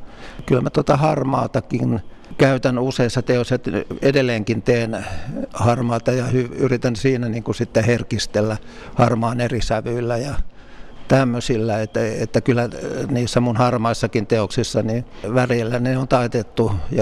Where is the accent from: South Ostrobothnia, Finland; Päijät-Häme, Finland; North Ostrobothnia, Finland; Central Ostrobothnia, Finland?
South Ostrobothnia, Finland; mä oon eteläpohjalainen maisema kanssa